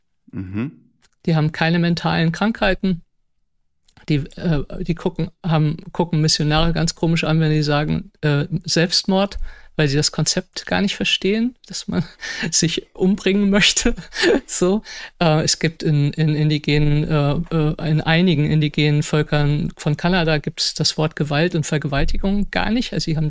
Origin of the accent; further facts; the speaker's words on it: Frankfurt, Hesse, Germany; ich bin ja auch in Frankfurt aufgewachsen, also auch sehr urban die ersten 10 Jahre